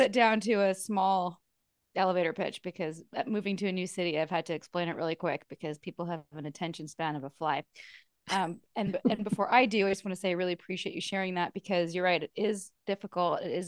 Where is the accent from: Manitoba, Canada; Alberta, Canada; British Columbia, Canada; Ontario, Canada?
British Columbia, Canada; Vancouver; So I'm also in my 40s and we grew up in Vancouver.